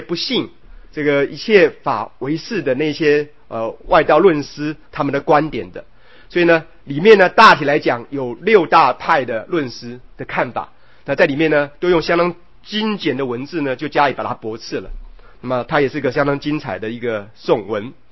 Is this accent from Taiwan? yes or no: no; China; 一个一个都能够呈现在我们中国人这么有福报的这一群人身上。